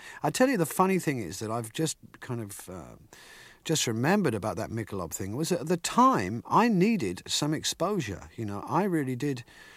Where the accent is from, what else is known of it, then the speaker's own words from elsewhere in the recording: England, United Kingdom; Oh, I've always been a Christian. I mean, I was raised in England, in what we call Church of England, C of E, and that's really just basic. I think it's like Protestant, really.